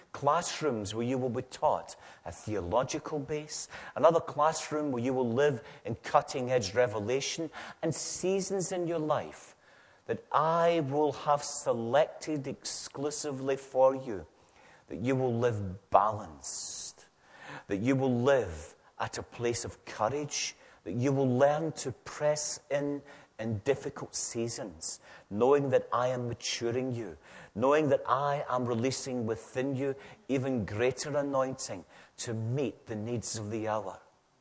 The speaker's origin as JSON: {"language": "English", "region": "Scotland", "country": "United Kingdom", "accent": "Scottish", "said": "You're probably planning to mimic my Scottish accent when you leave here tonight."}